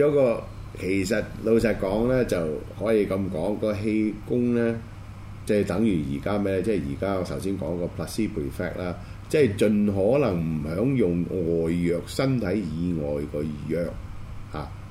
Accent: China; 因為佢冇我哋中國人呢個 methodology， 冇咗我哋中國人個功法。因為我哋係中國人有嘅，西方國家冇嘅。

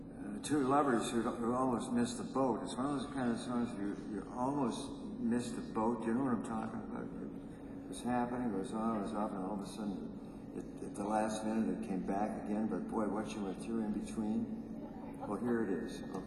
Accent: Toronto, Ontario, Canada; We're down from Toronto doing 9 shows. We all live in Toronto. We don't smoke crack cocaine. We're all from Toronto, and we're all good boys.

